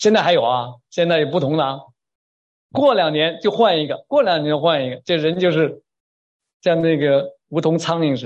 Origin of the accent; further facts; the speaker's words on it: Beijing, China; 我从中国来，我在北京啊，我的成长年代都看到啊